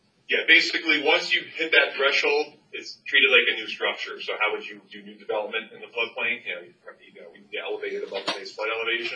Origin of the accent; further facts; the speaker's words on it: Pennsylvania, United States; I'm from Pennsylvania.